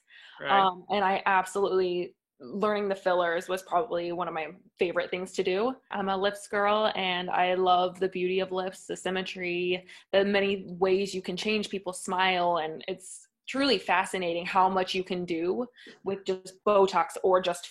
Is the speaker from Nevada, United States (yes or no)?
no; Mesa, Arizona, United States; So I grew up in Mesa. I went to Red Mountain High School, and then I did a concurrent nursing program with Mesa Community College and ASU.